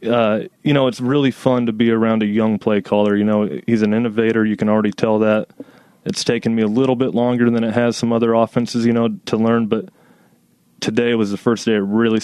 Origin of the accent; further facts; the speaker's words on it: Iowa, United States; also born or lived in Indiana / Chicago; You know, that's growing up in Iowa ever since high school, going to Purdue in college, and then starting off in Chicago.